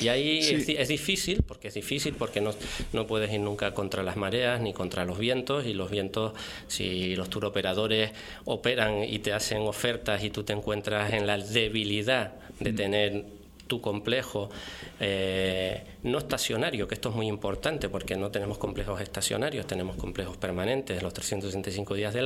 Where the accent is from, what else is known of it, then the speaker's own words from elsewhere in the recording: Puerto de la Cruz, Canary Islands, Spain; yo digo mi Puerto de la Cruz porque nací en el Puerto de la Cruz, he vivido, me he criado y pasé mi adolescencia, mis estudios en el Puerto de la Cruz